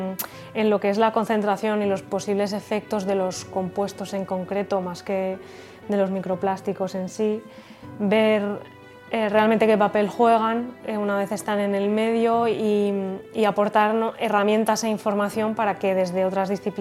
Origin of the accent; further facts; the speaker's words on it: Valencia, Valencian Community, Spain; Yo soy de aquí, de València, y he vivido siempre al lado del mar.